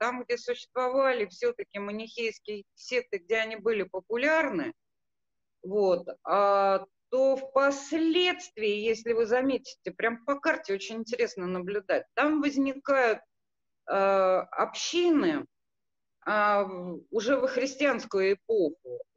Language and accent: Russian; Armenia; Ну, это самое, выступлю как вульгарная армянка.